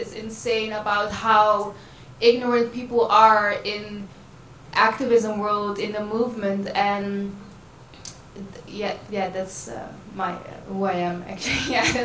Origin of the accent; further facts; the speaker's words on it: Nijmegen, Gelderland, Netherlands; now in Rotterdam, Netherlands; Anyways, I was actually born and raised in Nijmegen, so I've been living now almost 4 years in Rotterdam